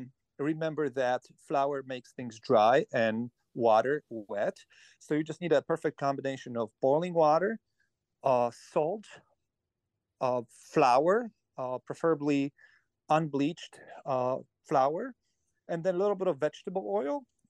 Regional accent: Poland; we possibly went out to eat once in my entire life growing up in Poland with my mom, my dad, and my sister.

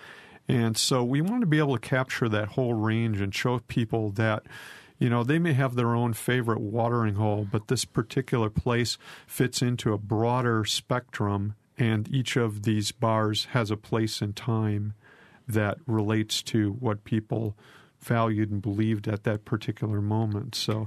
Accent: Wisconsin, United States; since I was a kid growing up in Wisconsin and going to taverns with my dad.

